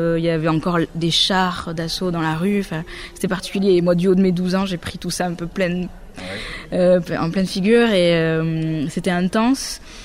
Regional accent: Nouvelle-Aquitaine, France; moi, j'ai grandi dans la culture congolaise, pas mal. J'ai grandi au Pays Basque

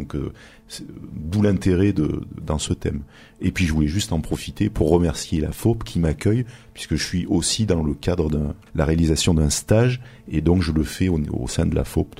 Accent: Romans-sur-Isère, Auvergne-Rhône-Alpes, France; je suis également originaire de Romans. Donc, le Vercors, c'est un peu ma campagne. Et j'y ai une maison secondaire sur la commune de La Chapelle en Vercors.

